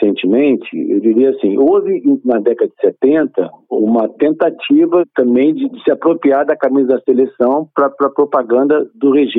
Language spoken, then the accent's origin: Portuguese; Brazil; Nós todos somos brasileiros, que isso, né?